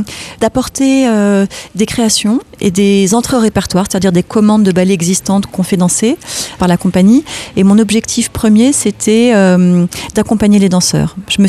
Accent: Paris, Île-de-France, France; comme je suis parisienne, c'est très compliqué de conduire à Paris.

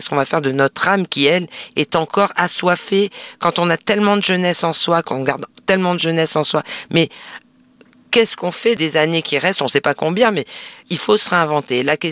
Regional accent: Nice, Provence-Alpes-Côte d'Azur, France; now in Paris, France; Moi, je ne suis pas une Parisienne de naissance. Hein, je suis une Niçoise.

